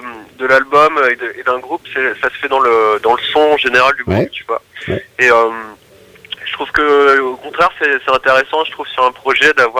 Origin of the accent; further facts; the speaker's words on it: Reims, Grand Est, France; now in Paris, France; moi je suis originaire de Reims, puis j'habite sur Paris maintenant depuis 2 ans et demi